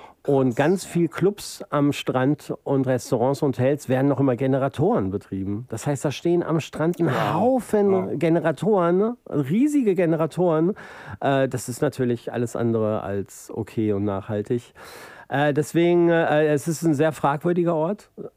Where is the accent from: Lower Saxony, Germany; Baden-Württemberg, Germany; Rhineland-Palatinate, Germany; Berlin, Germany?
Berlin, Germany; Nee, ich bin Berliner.